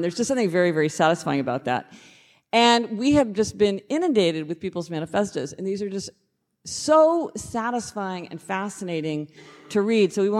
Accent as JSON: {"language": "English", "town": "Kansas City", "country": "United States", "said": "because we're both from Kansas City"}